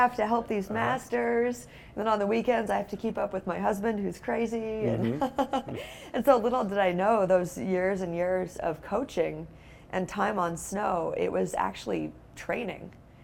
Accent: Seattle, Washington, United States; I grew up in Seattle, and so no one skied. Everyone thought I was weird.

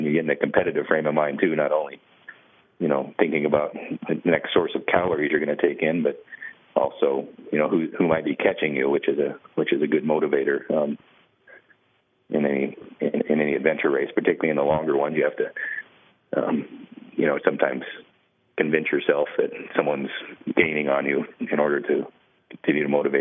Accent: Alaska, United States; something that I think growing up in Alaska, most people want to do.

